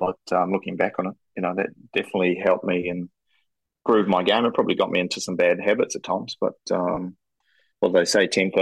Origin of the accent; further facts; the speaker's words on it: Masterton, Wellington, New Zealand; I actually really enjoyed growing up in Masterton.